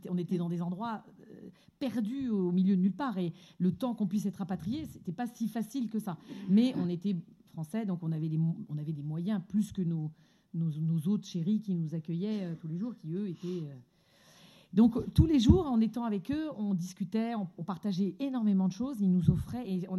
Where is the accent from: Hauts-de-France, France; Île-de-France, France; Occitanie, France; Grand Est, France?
Île-de-France, France; Paris; parce que moi, j'ai grandi à Paris